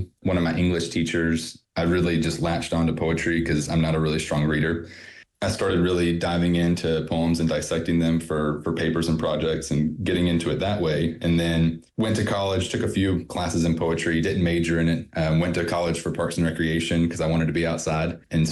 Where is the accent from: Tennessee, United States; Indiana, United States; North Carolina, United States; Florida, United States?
North Carolina, United States; now in Black Mountain, United States; where I currently live in Black Mountain and where I grew up in Davidson County, which is closer to the Piedmont region of North Carolina.